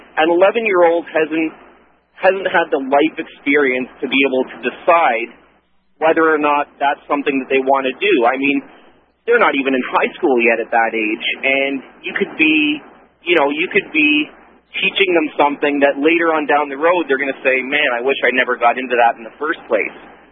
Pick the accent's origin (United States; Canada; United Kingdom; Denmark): Canada; I'm actually from Canada